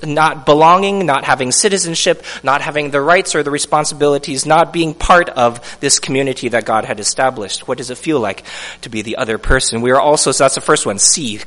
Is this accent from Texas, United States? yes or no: no; Seattle, Washington, United States; born there; I was born in Seattle. I'm American.